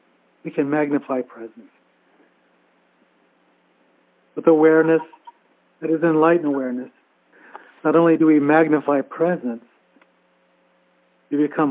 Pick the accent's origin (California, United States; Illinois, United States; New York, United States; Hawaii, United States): California, United States; San Diego; I'm from San Diego.